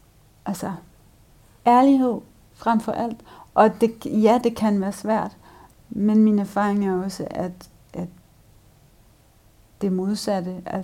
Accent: Frederiksberg, Capital Region of Denmark, Denmark; Som i øvrigt også indebar, at vi flyttede rigtig meget rundt, men det hjem, som jeg kalder mit barndomshjem, lå på anden sal i en stor herreskabslejlighed på Frederiksberg.

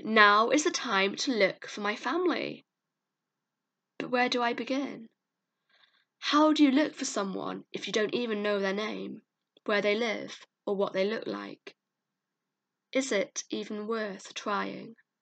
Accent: York, Yorkshire and the Humber, United Kingdom; Growing up, people were always asking me, "Where are you from?" I hate that question. I'd say York, and they'd laugh and go, "No, where are you really from? What's your heritage?"

